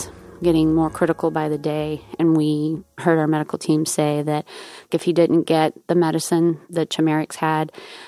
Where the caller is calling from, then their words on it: Seattle, Washington, United States; I'm calling from Seattle.